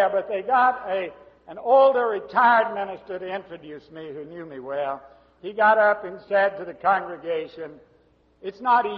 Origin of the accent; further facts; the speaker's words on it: Memphis, Tennessee, United States; I grew up in the First Baptist Church of Memphis, Tennessee.